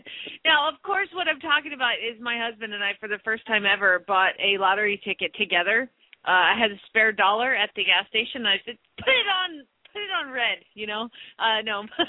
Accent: Phoenix, Arizona, United States; from Phoenix, Arizona

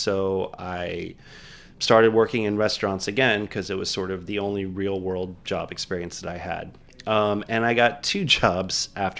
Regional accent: Miami, Florida, United States; I grew up in Miami. We went to the same high school, actually.

